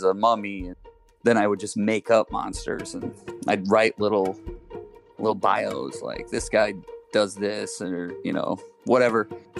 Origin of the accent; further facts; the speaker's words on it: United States; now in Omaha, United States; Spent a good chunk of my childhood living in various trailer parks up and down the Mississippi River.